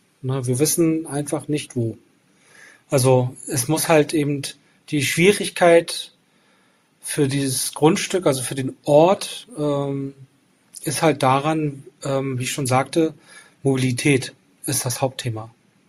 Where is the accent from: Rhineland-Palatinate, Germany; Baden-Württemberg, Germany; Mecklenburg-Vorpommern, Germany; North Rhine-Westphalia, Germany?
Mecklenburg-Vorpommern, Germany; Rostock; dann Rostock als meine Heimatstadt